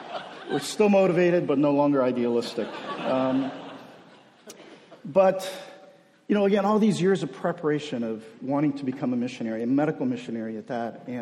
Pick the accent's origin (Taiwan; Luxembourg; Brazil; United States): Brazil; also born or lived in Korea; So I am Korean by birth. I was born in Korea. But at age 5, my parents kind of picked up everything, and we moved to Brazil.